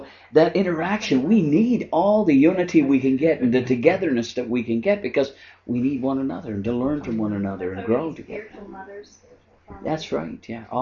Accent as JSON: {"language": "English", "town": "Southwest Margaree", "region": "Nova Scotia", "country": "Canada", "tie": "born or raised there", "said": "I grew up in Southwest Margaree, and we were the only French family in Southwest Margaree."}